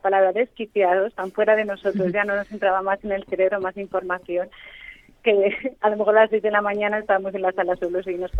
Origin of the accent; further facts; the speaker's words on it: Elche, Valencian Community, Spain; yo soy de Elche, entonces evidentemente viví la construcción